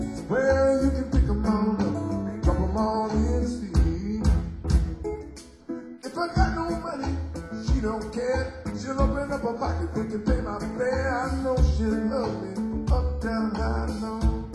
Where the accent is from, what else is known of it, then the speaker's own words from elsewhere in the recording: Compton, California, United States; I can only get so dirty, I'm from Compton.